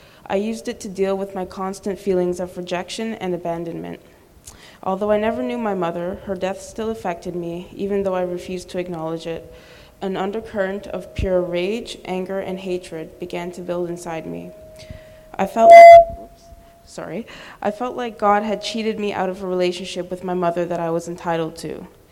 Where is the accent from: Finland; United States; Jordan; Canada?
Canada; Toronto, Ontario; born there; I'm 26 years old, and I was born in Toronto.